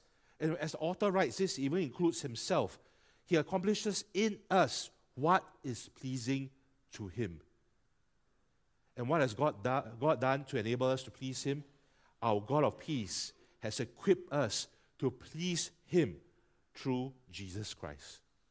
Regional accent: Singapore; as Singaporean Chinese or Singapore Asians, we tend to be shy about saying things aloud.

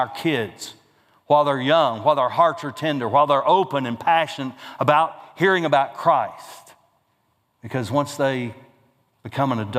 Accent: Groves, Texas, United States; I grew up in Groves, Texas, and met my wife here

